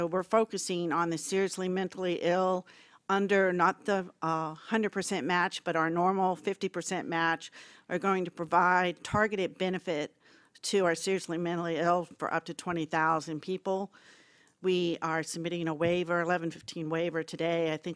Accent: Virginia, United States; from Virginia.

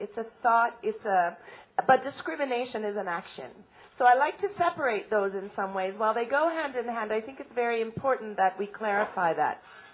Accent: Canada; and I'm from Canada.

